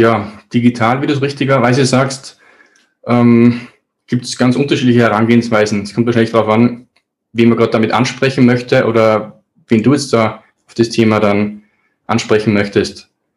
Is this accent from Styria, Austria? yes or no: no; Oberndorf, Salzburg, Austria; Ja, wo komme ich her? Du hast ja schon gesagt, aus Salzburg oder aus einem kleinen Nebenort von Salzburg, aus Oberndorf genauer gesagt.